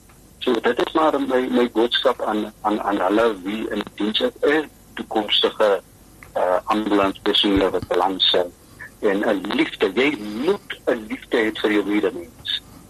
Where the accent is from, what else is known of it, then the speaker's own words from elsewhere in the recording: Northern Cape, South Africa; ek is oorspronklik van Noordkaap, maar hier in die laaste in die Weskaap het ek baie rondbeweeg rondgeskyp, ek was eers in die Helderberg